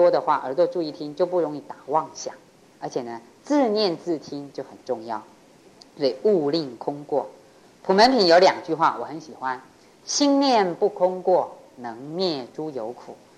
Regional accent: China; 这个我们中国人话讲，话多伤气嘛

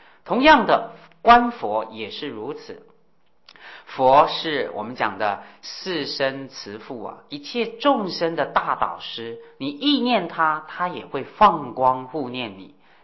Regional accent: Taipei, Taiwan; 不是只有我们台北人才修，无量无边的世界

